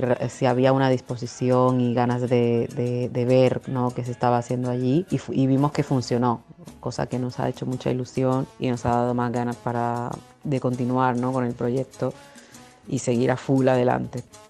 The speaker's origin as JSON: {"language": "Spanish", "country": "Dominican Republic", "said": "soy ilustradora dominicana"}